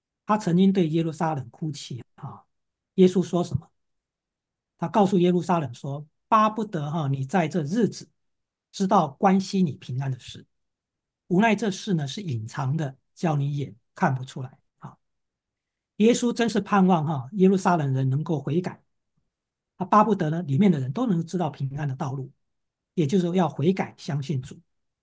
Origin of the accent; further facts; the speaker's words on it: China; 因为我们中国人也是在说嘛，哈，天下合久必分，分久必合啊。